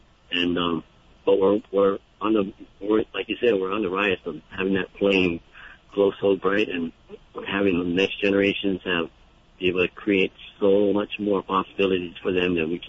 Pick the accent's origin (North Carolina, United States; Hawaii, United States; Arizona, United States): Hawaii, United States; life for us over here in Hawaii and just growing up in Hawaii is, you know, we're in the ocean all the time.